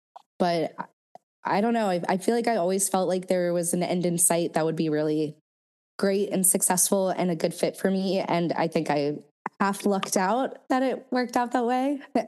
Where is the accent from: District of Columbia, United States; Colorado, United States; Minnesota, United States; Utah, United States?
District of Columbia, United States; Washington; I feel like growing up in the Washington, D.C. area, music was definitely not seen as a career, let alone a lucrative career.